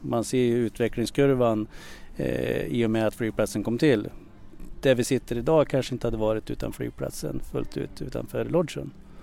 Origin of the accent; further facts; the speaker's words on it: Gävleborg County, Sweden; Då blir det nog att åka och hälsa på i mina hemtrakter, Hälsingland